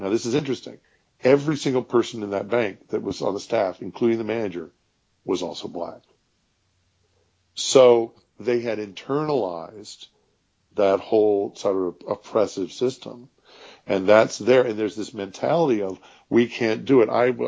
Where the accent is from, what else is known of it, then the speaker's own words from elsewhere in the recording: Maryland, United States; So I grew up in Maryland in the D.C. area because that's where my dad ended up in his Navy career.